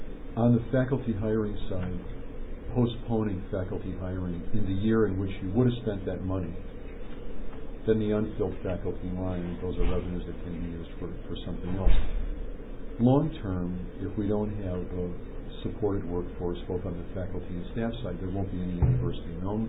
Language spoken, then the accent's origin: English; Los Angeles, California, United States; I grew up in Los Angeles and started my college career at UCLA